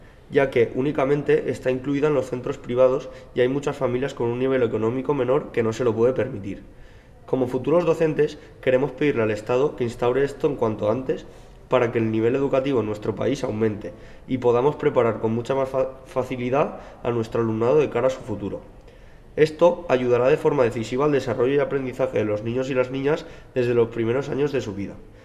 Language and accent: Spanish; Valencia, Valencian Community, Spain; de Valencia y futuro docente.